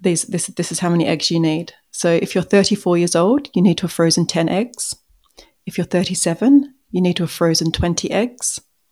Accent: Australia; I'm Australian, and the supermarkets are set up a little differently here

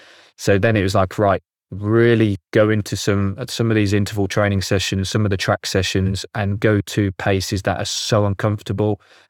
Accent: Birmingham, West Midlands, United Kingdom; And then I've got the High Rocks over in Birmingham in my hometown.

